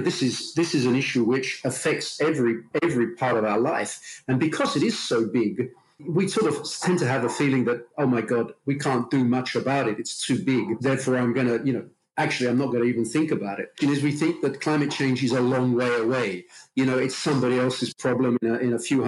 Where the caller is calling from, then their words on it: London, United Kingdom; Pleased to meet you. I'm speaking from London in England.